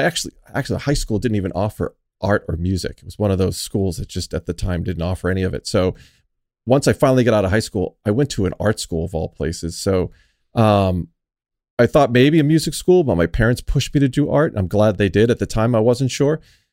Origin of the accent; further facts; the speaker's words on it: Boston, Massachusetts, United States; Well, born and raised in Boston, started playing drums when I was about 9 or 10 years old.